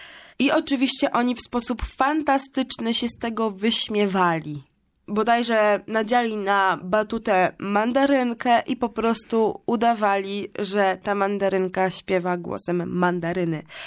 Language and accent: Polish; Olsztyn, Warmian-Masurian Voivodeship, Poland; z Olsztyna, czyli można powiedzieć z moich rodzinnych stron. Pozdrawiam całą Warmię i Mazury.